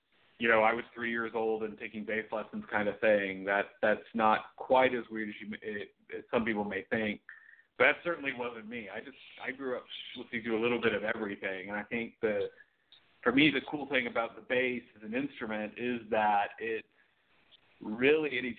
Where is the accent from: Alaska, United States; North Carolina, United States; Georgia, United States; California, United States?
Georgia, United States; Atlanta; I grew up outside Atlanta, so at that time Fox 97.1 played music from the 50s and 60s.